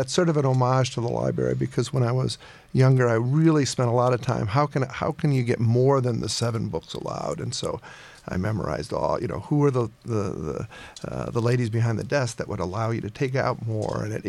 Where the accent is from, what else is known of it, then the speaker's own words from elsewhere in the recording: Ann Arbor, Michigan, United States; moved away as an adult; So the book, just briefly, is about growing up in Ann Arbor. It's the years 1963 to 1977 when I left for college